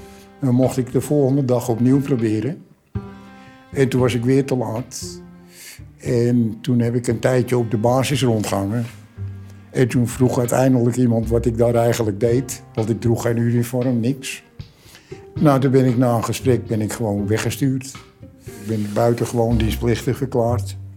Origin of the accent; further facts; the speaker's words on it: Netherlands; Dat vond ik als Nederlander te weinig te zoeken daar.